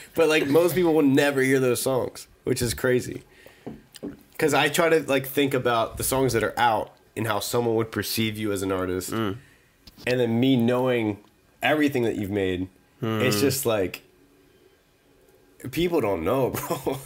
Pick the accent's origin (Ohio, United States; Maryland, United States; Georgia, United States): Maryland, United States; I'm in Maryland. I grew up in the Eastern Shore of Maryland.